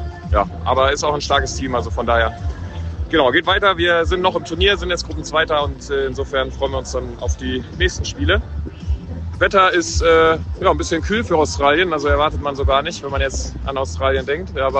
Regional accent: Hamburg, Germany; als Hamburger

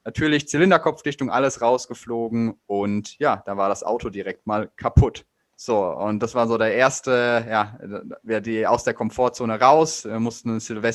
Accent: Heidelberg, Baden-Württemberg, Germany; ich bin 24 Jahre alt und ich komme aus Heidelberg

